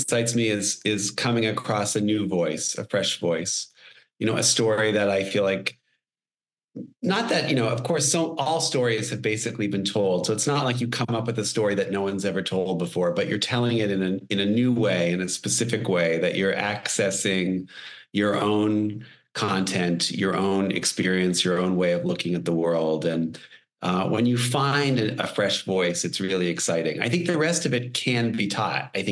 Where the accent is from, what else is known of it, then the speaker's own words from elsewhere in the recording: Toronto, Ontario, Canada; I grew up in Toronto and I went to the high school for the performing arts and I was a drama major.